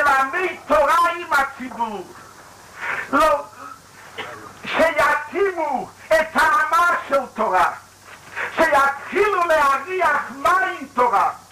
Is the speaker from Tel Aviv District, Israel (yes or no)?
no; Jerusalem, Jerusalem District, Israel; באתי ילד קטן בירושלים, קטן מאוד, וגודלתי וחונכתי כאן בירושלים